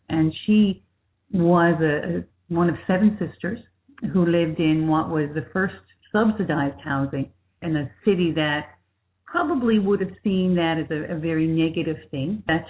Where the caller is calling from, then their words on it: Conception Bay South, Newfoundland and Labrador, Canada; I'm calling in from Conception Bay South, Upper Gully, in Newfoundland and Labrador.